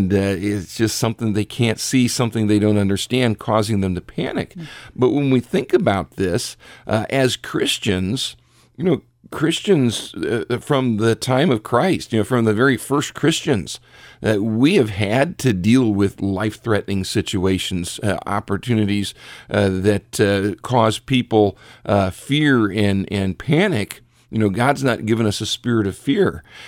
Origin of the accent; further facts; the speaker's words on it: Richfield, Ohio, United States; Because growing up in Richfield, I remember when the Coliseum was built.